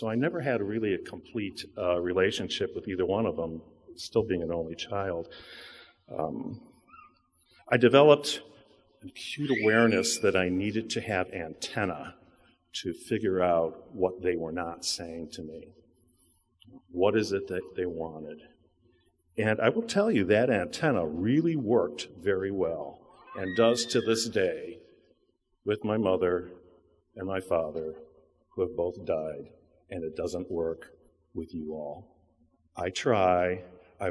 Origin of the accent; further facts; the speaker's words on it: Chicago, Illinois, United States; I'm from Chicago, that great American city that divides alcohol from beer and wine.